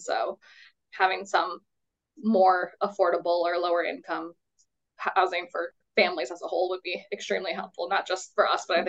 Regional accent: Saratoga, United States; I grew up in Saratoga. I've lived here all my past 28 years.

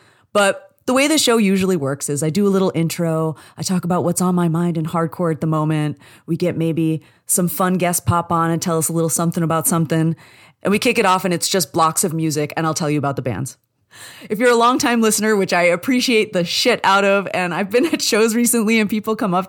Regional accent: Maine, United States; I know for me, you know, I grew up in Maine.

